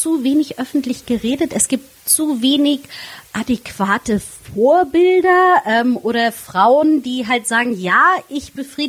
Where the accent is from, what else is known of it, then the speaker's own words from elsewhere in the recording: Flensburg, Schleswig-Holstein, Germany; da ich gebürtige Flensburgerin bin